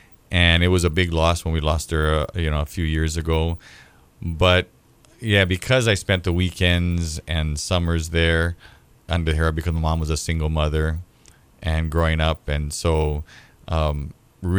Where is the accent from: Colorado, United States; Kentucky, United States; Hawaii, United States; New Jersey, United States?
Hawaii, United States; Papakolea; I grew up in Papakulea. And so my summers and weekends were also in Ka'aaba, on the kind of by Kahana Bay. So I'm also a townie, you know, during the week, and then a country boy on the weekends and the summers with my grandmother.